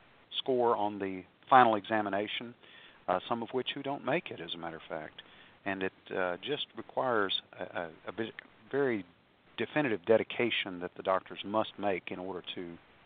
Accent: Alabama, United States; I grew up in Alabama, though south of here in a small town

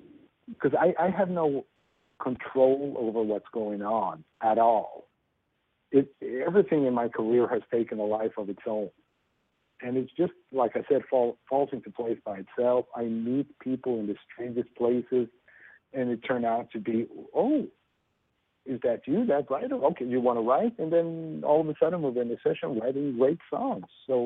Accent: Sweden; I think they like the fact that I'm coming from Sweden and play country music.

